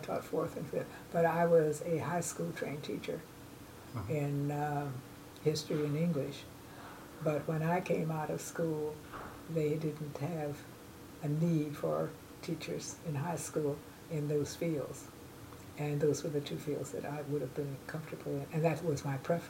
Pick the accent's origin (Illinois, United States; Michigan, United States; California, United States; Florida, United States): Illinois, United States; Chicago; born there; I was born in Chicago.